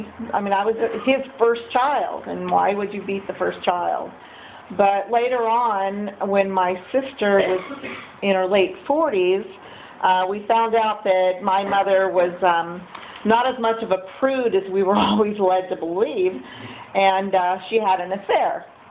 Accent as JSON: {"language": "English", "town": "Bakersfield", "region": "California", "country": "United States", "tie": "born there", "said": "I was born in Bakersfield. So let's start with the Bakersfield jokes."}